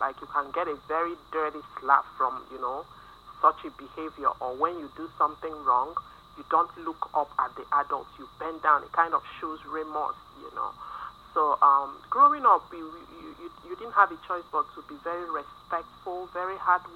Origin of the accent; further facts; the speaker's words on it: Enugu, Enugu State, Nigeria; growing up in Nigeria, Enugu, which literally means on top of the hill, life wasn't terrible. It was a lot of struggles, you know, economically. I didn't grow up in a wealthy family, but myself and my siblings, we were trained to be very religious.